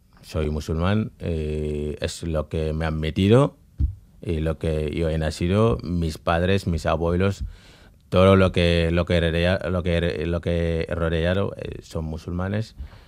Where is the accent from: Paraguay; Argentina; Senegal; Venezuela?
Senegal; also born or lived in Valencia; now in Bilbao, Spain; Y llegué desde Valencia, bueno, desde Senegal a Valencia, pues llegué en avión. Luego de Senegal, de Valencia aquí, pues llevaba unos 6-7 meses en Valencia.